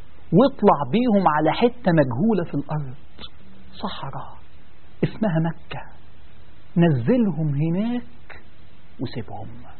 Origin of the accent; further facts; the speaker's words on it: Egypt; يعني احنا نفرح ونعتز كمصريين جدا